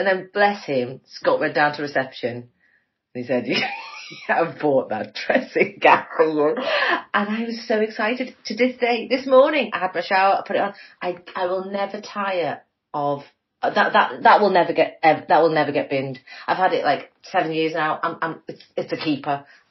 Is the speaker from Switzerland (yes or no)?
no; India; being an Indian girl growing up, you don't dream of the big white wedding in the same way.